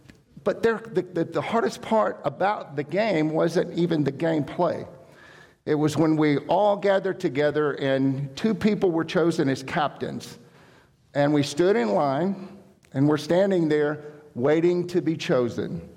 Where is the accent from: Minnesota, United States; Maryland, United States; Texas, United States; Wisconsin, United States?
Texas, United States; Texas City; I grew up in Texas City, and if you know anything about Texas City, it's flat.